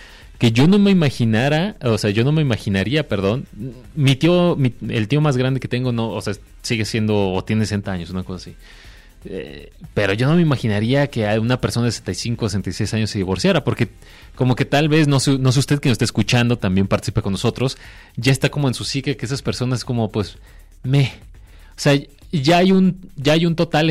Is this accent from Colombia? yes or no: no; Mexico; como hablando como mexicanos y sociedad en general